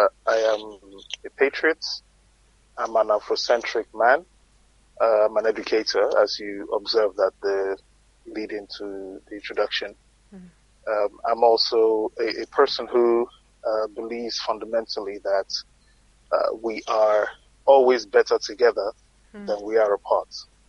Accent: Lagos, Nigeria; now in Australia; No, I'm a Lagos kid. Lagos born and bred.

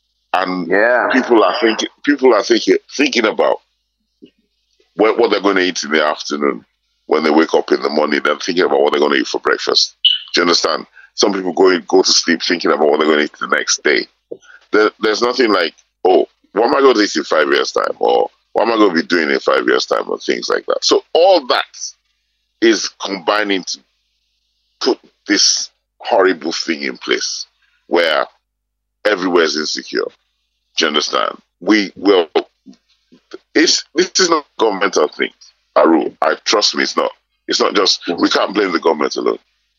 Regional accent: Ibadan, Oyo, Nigeria; I grew up in Ibadan

